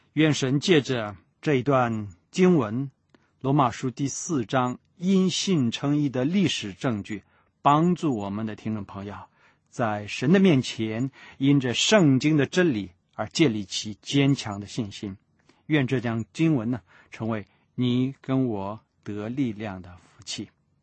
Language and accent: Chinese; China; 包括日本人、美国人、墨西哥人，还有我们中国人，对不对？